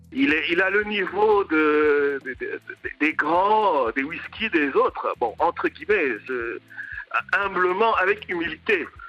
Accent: Rwanda; also born or lived in Burundi; moi, je suis né au Burundi. Mon père est congolais, ma mère rwandaise. Mais j'ai grandi au Rwanda. Je suis arrivé au Rwanda là.

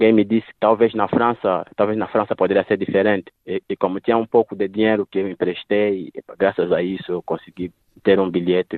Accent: Angola; also born or lived in Democratic Republic of the Congo; nasci no 23 de fevereiro em 2001, na República Democrática do Congo, mas passei toda a minha vida em Angola. Venho de uma família pobre, cresci na casa da minha avó com toda a família

